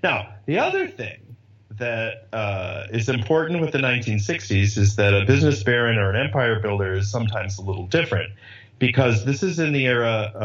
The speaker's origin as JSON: {"language": "English", "town": "Rochester", "region": "New York", "country": "United States", "tie": "born or raised there", "said": "I grew up in Rochester, New York."}